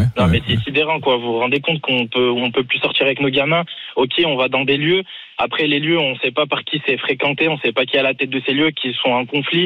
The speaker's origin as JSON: {"language": "French", "town": "Grenoble", "region": "Auvergne-Rhône-Alpes", "country": "France", "said": "Moi, en tant que Grenoblois, en tout cas, je peux vous dire qu'on n'a jamais entendu de pseudo-organisation criminelle comme ça sur Grenoble"}